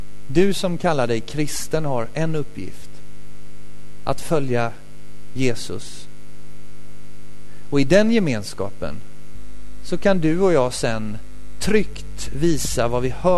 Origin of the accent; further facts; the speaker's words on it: Nässjö, Jönköping County, Sweden; accent: Småland; Men det är väl någon småländsk åkomma. Jag kommer från Nässjö från början och där talar man så.